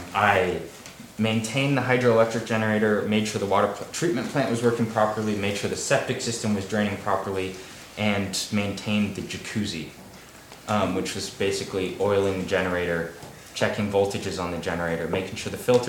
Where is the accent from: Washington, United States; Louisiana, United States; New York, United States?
Washington, United States; University Place; I grew up in University Place, Washington, which is near Tacoma, with my sister Casey, who just finished her sophomore year at Boston University, studying anthropology, Spanish, and African studies.